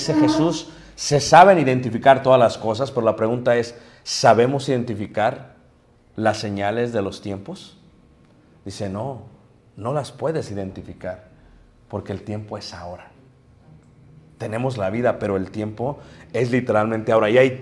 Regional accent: Mexico City, Mexico; yo crecí en Ciudad de México

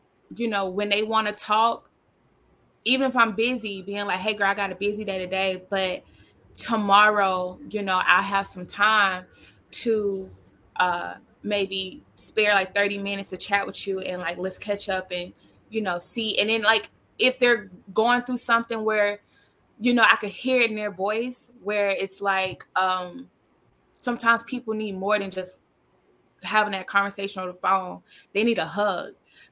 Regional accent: Mobile, Alabama, United States; now in New York, United States; because even though I'm from Mobile, Alabama, I'm a very proud Southern girl, and I'm not about to come to New York and like change my accent

